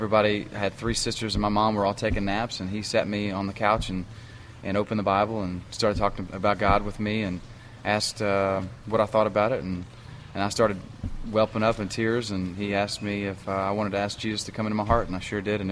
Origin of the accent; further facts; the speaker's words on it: Beaumont, Texas, United States; I went to a few functions in the Houston area, Beaumont area, where I grew up in Texas